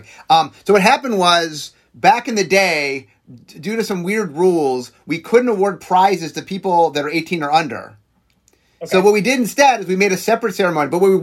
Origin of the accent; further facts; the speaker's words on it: Cleveland, Ohio, United States; I'm from Cleveland.